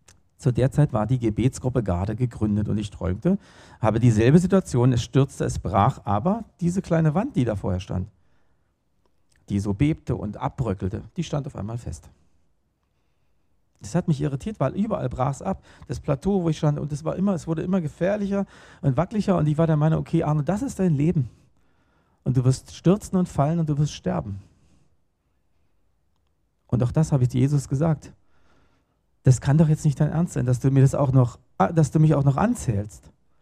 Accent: Berlin, Germany; born there; moved away; Also ich komme gebürtig aus Berlin und da lebt auch meine Familie.

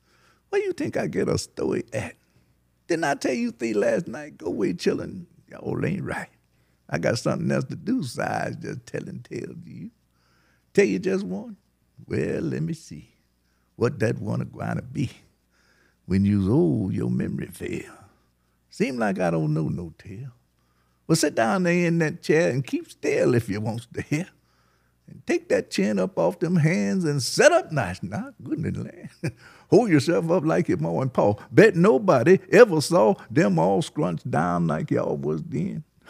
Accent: Southern Pines, North Carolina, United States; Southern Pines was wonderful. In my early years, I was born in 1955, so I ended up I went to kindergarten at West Southern Pines School

